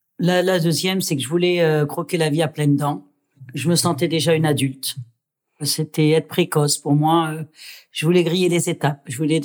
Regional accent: France; also born or lived in Constantine, Algeria; moi, en fait, je suis issue d'une famille algérienne. Je suis née à Constantine, mais j'ai été élevée en banlieue, en France.

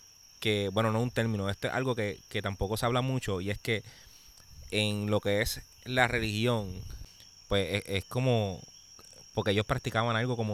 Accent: Puerto Rico; Sí, es como los puertorriqueños, cuando salíamos, pues la mamá lo que te decía

